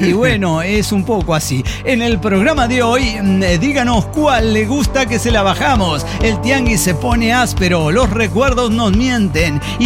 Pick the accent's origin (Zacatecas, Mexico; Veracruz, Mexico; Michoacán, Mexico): Michoacán, Mexico; Morelia; de Morelia, Michoacán.